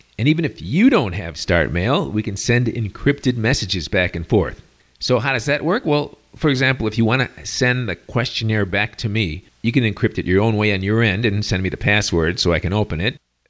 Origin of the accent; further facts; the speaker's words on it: Venezuela; I am from Venezuela, so I know what you're talking about.